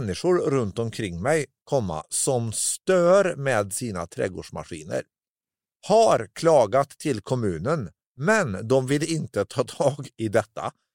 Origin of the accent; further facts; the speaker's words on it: Karlstad, Värmland, Sweden; jag var hemma i Karlstad eller i Värmland.